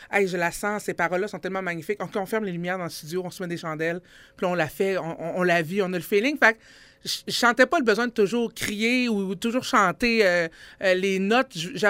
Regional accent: Quebec City, Quebec, Canada; je suis quelqu'un d'ici, je suis de Québec.

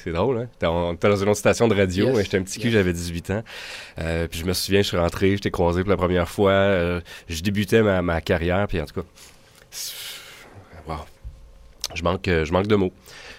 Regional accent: Ottawa, Ontario, Canada; Moi, je viens d'Ottawa à la base. Je me souviens, j'écoutais The Bear à Ottawa.

